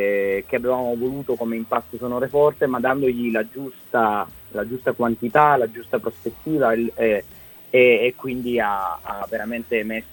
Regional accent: Apulia, Italy; now in Bologna, Italy; io e Davide, il bassista, viviamo a Bologna. Io ci vivo da 10 anni, però sono pugliese, come puoi ben notare dall'accento.

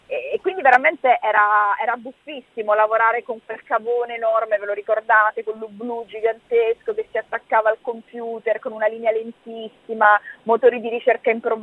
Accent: Palermo, Sicily, Italy; Alcune le ho raggiunte telefonicamente proprio da Palermo, all'epoca stavo ancora nella mia città natale

